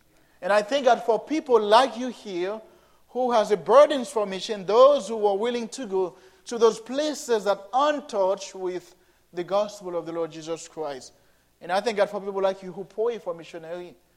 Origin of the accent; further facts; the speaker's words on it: Haiti; English is a second language; I was born and raised in Haiti. You know, Haiti is my homeland. And this is why, when I first come here, I had to learn to speak just like you a little bit. I'm still learning English